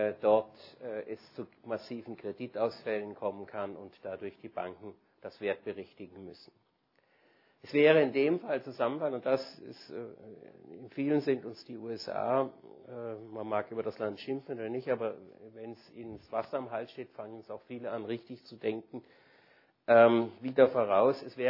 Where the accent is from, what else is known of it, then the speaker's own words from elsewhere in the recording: Konstanz, Baden-Württemberg, Germany; ich komme aus Konstanz